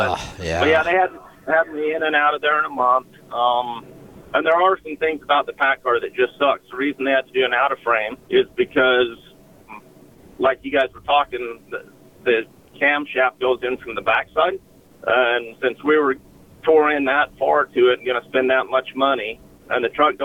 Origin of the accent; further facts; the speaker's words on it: Moab, Utah, United States; We live down there around Moab. I was born and raised in Moab.